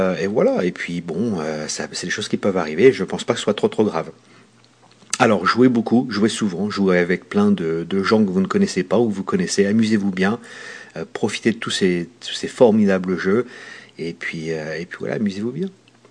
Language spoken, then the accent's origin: French; Normandy, France; moved away as an adult; now in United States; je suis normand d'origine et je vis au Texas depuis 1997.